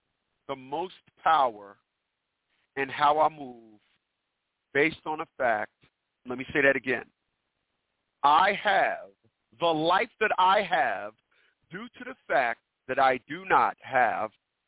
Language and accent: English; Newark, New Jersey, United States; I'm from Newark, New Jersey.